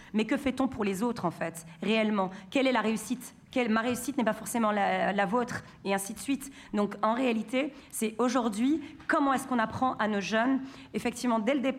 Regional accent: Saint-Denis, Île-de-France, France; je suis maman de 5 enfants. J'habite en Seine-Saint-Denis, je viens précisément de la ville de Stein. Je suis native de Saint-Denis et je vis sur la ville de Stein.

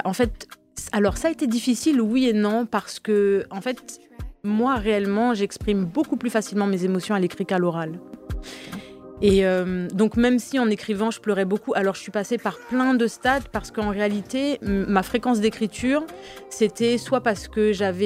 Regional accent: Guadeloupe, France; Oui, je suis guadeloupéenne

